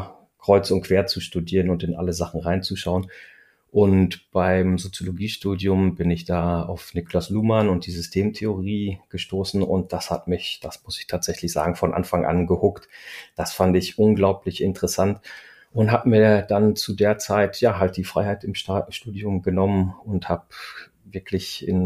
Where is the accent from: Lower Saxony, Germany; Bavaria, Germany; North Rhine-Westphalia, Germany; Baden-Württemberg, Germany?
North Rhine-Westphalia, Germany; born there; now in Hamburg, Germany; Ich komme gebürtig aus dem Münsterland, lebe jetzt seit fast 20 Jahren immer wieder mit Unterbrechungen in Hamburg.